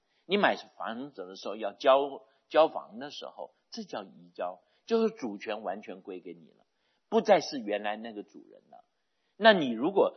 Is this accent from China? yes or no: yes; China; 但是我们中国人比较节省